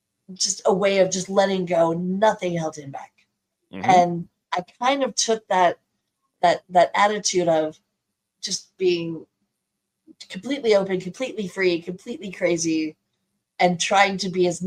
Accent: Illinois, United States; I have yet to do a convention in Illinois, my hometown, my home state.

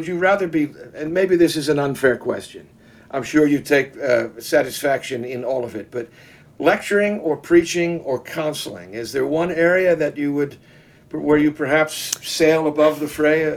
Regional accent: Wales, United Kingdom; But Deborah, I'm pronouncing that name as a Welshman. We would say Deborah in Wales.

